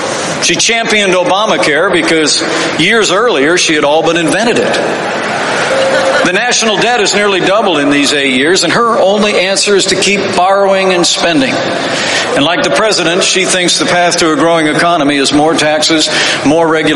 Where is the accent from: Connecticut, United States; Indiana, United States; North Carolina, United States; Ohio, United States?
Indiana, United States; In my home state of Indiana, we prove every day that you can build a growing economy on balanced budgets, low taxes